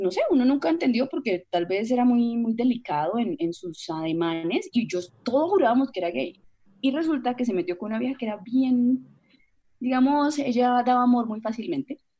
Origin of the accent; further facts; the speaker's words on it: Cúcuta, Norte de Santander, Colombia; Eso será de mi tierra. Come repollo, caga, repicho. ¿No?